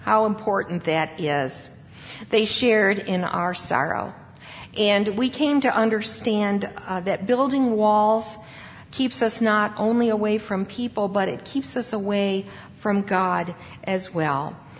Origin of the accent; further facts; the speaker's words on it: New York, United States; I am from central New York. I grew up outside of Syracuse, New York, in a small town.